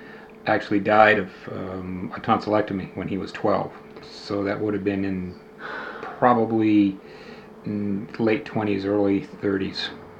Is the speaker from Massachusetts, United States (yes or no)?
yes; Oak Bluffs, Massachusetts, United States; Okay, I was born on September 26, 1954, Oak Bluffs, Massachusetts, which is on the island of Martha's Vineyard.